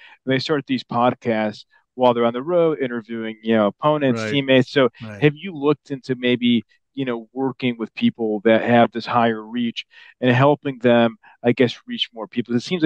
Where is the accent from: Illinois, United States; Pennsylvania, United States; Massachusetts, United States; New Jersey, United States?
Illinois, United States; Buffalo Grove; I grew up in Buffalo Grove. So not too far. Northwest suburbs.